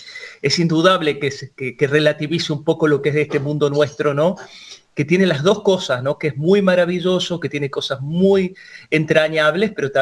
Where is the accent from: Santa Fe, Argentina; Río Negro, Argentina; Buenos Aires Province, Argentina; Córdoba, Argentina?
Córdoba, Argentina; now in Buenos Aires, Argentina; En Córdoba capital, y vine en el año 91 a vivir a Buenos Aires.